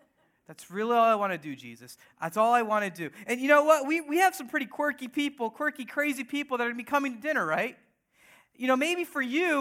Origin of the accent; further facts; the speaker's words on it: United States; But in all seriousness, my parents, they're from India. They came here, and my brother, my sister, and I, we're all born here, born and raised in the U.S. of A.